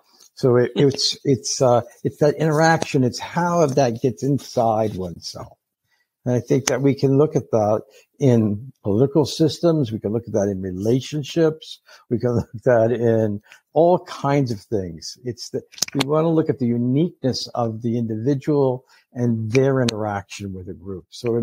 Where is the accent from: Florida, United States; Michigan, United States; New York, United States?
Florida, United States; St. Petersburg; I'm from St. Petersburg, Florida. The population's a little bit older.